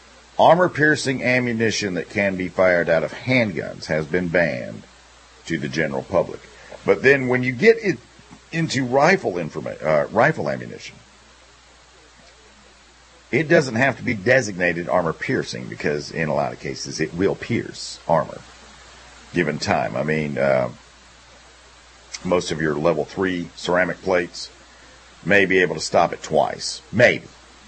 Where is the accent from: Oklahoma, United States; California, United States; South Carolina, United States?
South Carolina, United States; senior senator from my home state of South Carolina